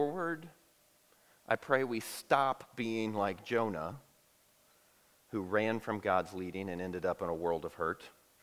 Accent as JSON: {"language": "English", "region": "the South", "country": "United States", "said": "but you have to remember, I'm from the South"}